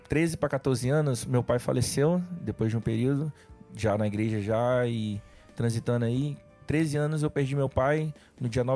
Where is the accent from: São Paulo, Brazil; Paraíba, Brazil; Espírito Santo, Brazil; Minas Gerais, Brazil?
Espírito Santo, Brazil; Colatina; Sou de Colatina, Espírito Santo.